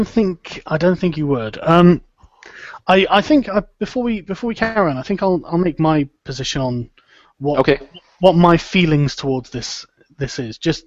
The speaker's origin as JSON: {"language": "English", "country": "United Kingdom", "tie": "born or raised there", "said": "I mean, I grew up in Britain, and towards the end of the Troubles, where we had a lot of terrorism"}